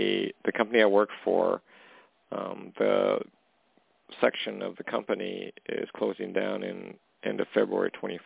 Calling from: Canada; I'm calling from Canada.

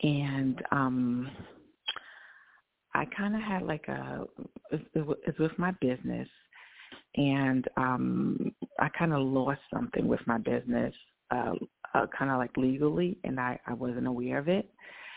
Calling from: New York, United States; New York.

